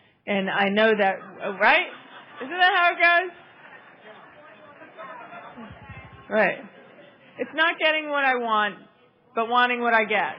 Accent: Ireland; I think it's just because I'm Irish.

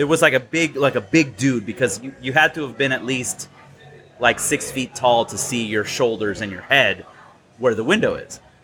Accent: National City, California, United States; the house that I grew up was in National City, the front.

